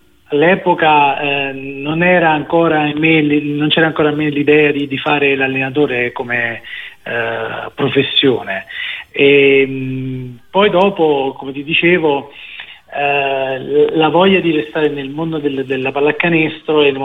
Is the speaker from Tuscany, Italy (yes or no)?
no; Caserta, Campania, Italy; io sono nato a Caserta, dove ho seguito tutto il percorso di studi fino a anche alla laurea